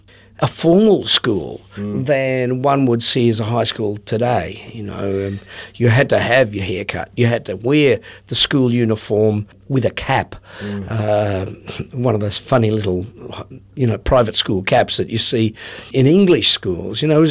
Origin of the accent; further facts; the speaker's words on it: Melbourne, Victoria, Australia; I was born in Melbourne at the Women's Hospital, obviously, because that's where people were born mostly in Melbourne in those days. In 1947